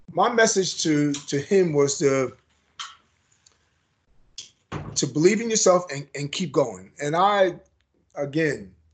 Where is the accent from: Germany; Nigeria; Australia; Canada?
Australia; now in United States; As an Australian, no one sort of says you really a fair dinky die Australian.